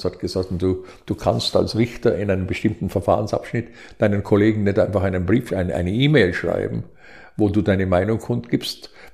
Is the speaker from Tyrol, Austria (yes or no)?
no; Vorarlberg, Austria; ich meine, ich bin ein Vorarlberger und die haben vielleicht eh schon so ein bisschen praktisches Gespür und einen hochentwickelten Pragmatismus